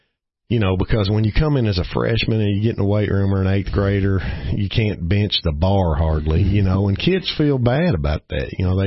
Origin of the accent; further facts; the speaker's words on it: Richmond, Kentucky, United States; Well, you know, I grew up in Richmond, Kentucky.